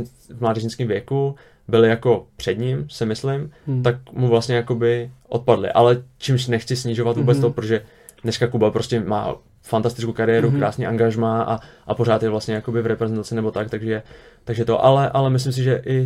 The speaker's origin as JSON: {"language": "Czech", "town": "Sokolov", "region": "Karlovy Vary Region", "country": "Czechia", "tie": "born or raised there", "said": "já jsem vyrostl v Sokolově a v Sokolově jsem třeba chodil hrát i 3 zápasy za víkend"}